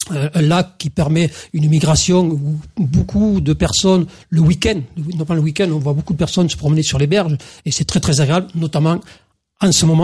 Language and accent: French; Saint-Nicolas-de-la-Grave, Occitanie, France; j'ai donc 56 ans, je suis né à Moissac, tout à côté. Et donc j'ai toujours vécu à Saint-Nicolas-de-la-Grave, j'ai fait mes études primaires à Saint-Nicolas-de-la-Grave